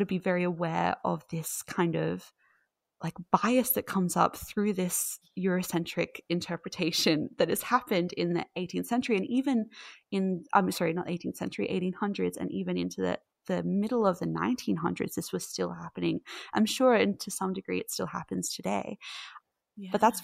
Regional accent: Australia; I'm from Australia.

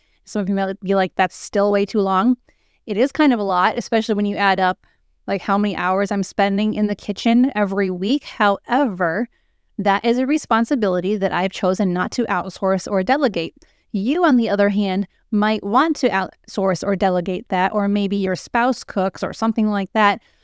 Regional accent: Midwest, United States; You know, I'm from the Midwest. I live in the Midwest. I will probably always live in the Midwest, and we are very much meat and potatoes.

